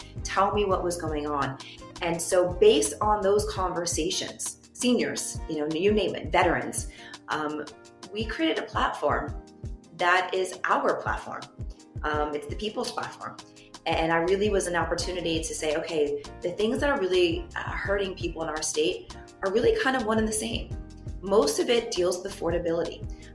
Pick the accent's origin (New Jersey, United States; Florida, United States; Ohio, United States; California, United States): Florida, United States; Miami; When I was growing up in Miami, I was doing soup kitchens and Habitat for Humanity.